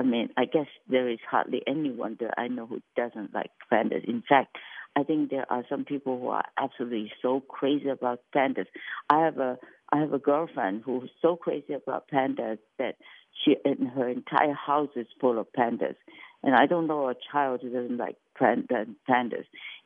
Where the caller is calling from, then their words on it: Manila, Metro Manila, Philippines; No, I'm calling you from Manila.